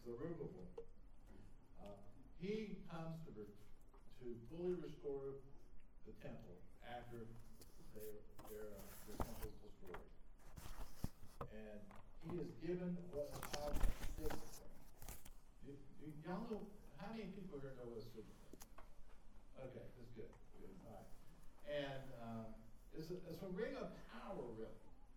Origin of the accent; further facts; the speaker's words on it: Rock Hill, South Carolina, United States; I never lived north of my hometown in Rock Hill, South Carolina. Never.